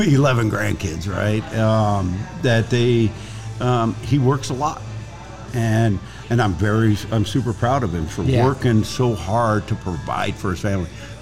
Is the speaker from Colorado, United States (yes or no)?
yes; Durango, Colorado, United States; Okay. I was raised in Durango.